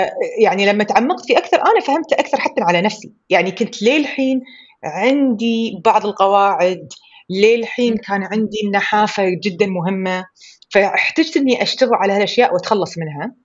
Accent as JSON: {"language": "Arabic", "country": "Kuwait", "accent": "Kuwaiti", "said": "وإن شاء الله المستمعين فاهمين لهجتي، لأن ما راح أقدر أتكلم بأي لهجة ثانية غير الكويتي."}